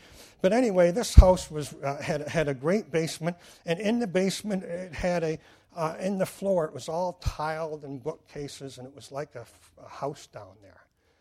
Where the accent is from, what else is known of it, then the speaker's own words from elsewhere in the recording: Detroit, Michigan, United States; I was a Detroit boy, and we grew up in Detroit, went to Detroit public schools.